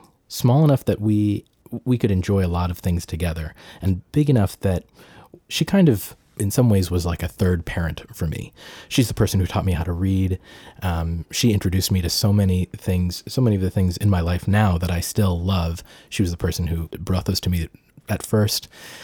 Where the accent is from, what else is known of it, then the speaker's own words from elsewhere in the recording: Massachusetts, United States; I was at home in the house that I grew up in Massachusetts. And I was about to leave and move to New York.